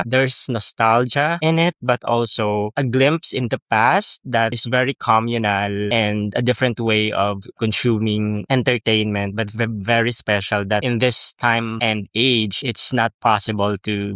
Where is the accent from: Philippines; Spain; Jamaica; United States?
Philippines; Well, because I'm telling it from my own perspective as a regional filmmaker, as a Filipino, so it's based on lived experiences and our challenges, our struggles as a nation.